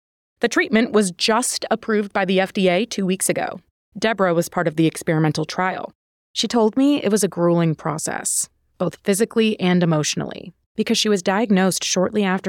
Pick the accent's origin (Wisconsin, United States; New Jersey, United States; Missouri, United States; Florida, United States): New Jersey, United States; So, Taylor, personally, as someone born and raised in Jersey, I don't know if I agree with Connecticut on this one.